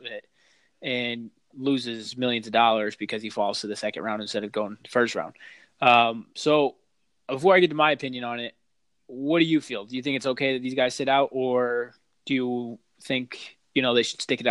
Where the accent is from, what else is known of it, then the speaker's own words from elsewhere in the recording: New York, United States; Even though I'm fake New York, I'm upstate, but.